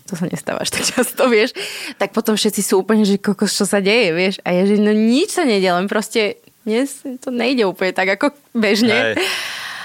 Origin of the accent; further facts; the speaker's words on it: Poprad, Prešov Region, Slovakia; ja som z Popradu. Takže ja som vyrastala v zime.